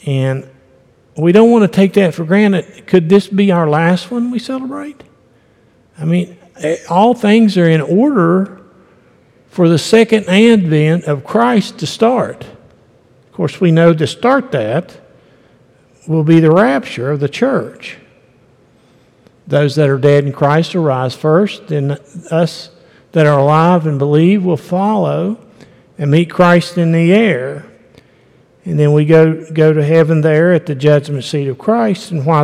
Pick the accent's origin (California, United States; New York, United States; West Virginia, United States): West Virginia, United States; I was raised up here in the Appalachians in West Virginia, and I don't see color.